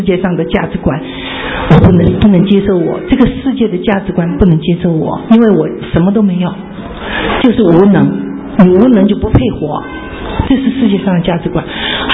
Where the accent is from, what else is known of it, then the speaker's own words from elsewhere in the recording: China; 因为我们从大陆来是没神的嘛，